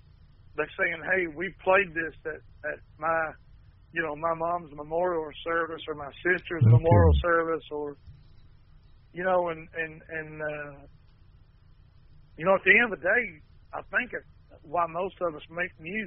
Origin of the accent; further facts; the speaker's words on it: Elkhorn City, Kentucky, United States; we're playing in my hometown of Elkhorn City.